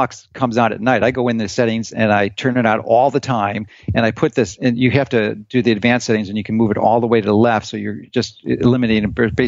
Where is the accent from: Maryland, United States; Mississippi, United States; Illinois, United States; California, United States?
Illinois, United States; Chicago; born or raised there; now in Florida, United States